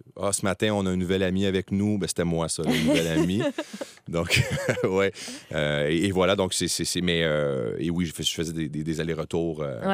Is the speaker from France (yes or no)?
no; Moncton, New Brunswick, Canada; born there; Donc, je suis né à Moncton.